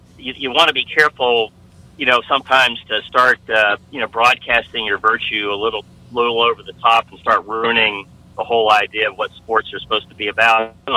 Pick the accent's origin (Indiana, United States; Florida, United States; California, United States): Florida, United States; Tampa; I grew up basically in Tampa